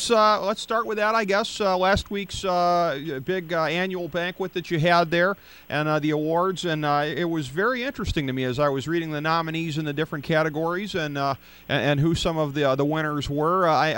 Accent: Cleveland, Ohio, United States; much like my hometown of Cleveland

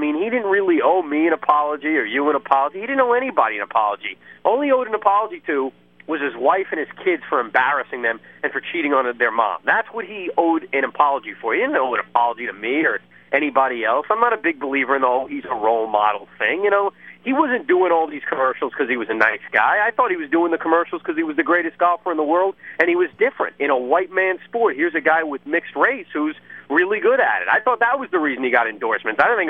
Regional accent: New York, United States; which was nice as a New Yorker seeing a local, I'm an Islander fan, seeing a New Jersey Devil get it done.

